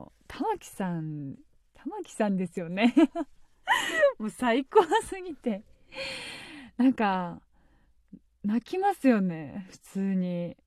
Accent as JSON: {"language": "Japanese", "region": "Kumamoto", "country": "Japan", "accent": "Kumamoto dialect", "lives_now": "Tokyo, Japan", "said": "東京にいると、そんな出ないですけど、熊本帰った途端とか、あと家族にと会話する途端に異常に出てくるんですよね。"}